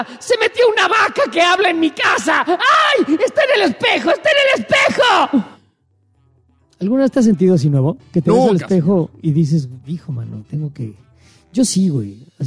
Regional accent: Mexico; ¿Somos felices los mexicanos en el sexo?

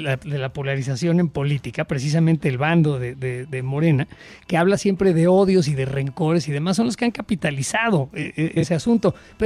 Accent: Mexico; también somos mexicanos y mexicanas.

